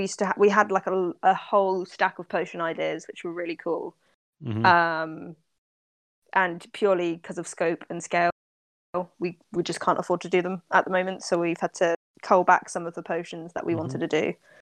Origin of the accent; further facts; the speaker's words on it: South West England, United Kingdom; a Devonian accent because I'm from Devon